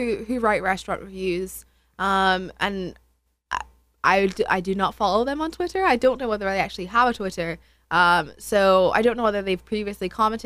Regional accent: Scotland, United Kingdom; I actually can't vote in this country. I'm Scottish, so I'm nothing.

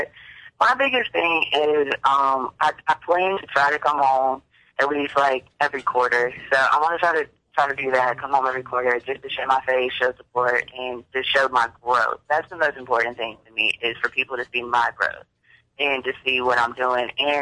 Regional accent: Virginia, United States; it helps me out because I'm from Virginia, so I'm definitely different from that.

